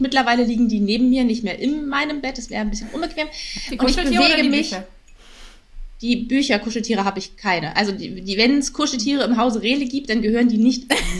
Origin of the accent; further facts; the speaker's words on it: Berlin, Germany; Auch aus Berlin.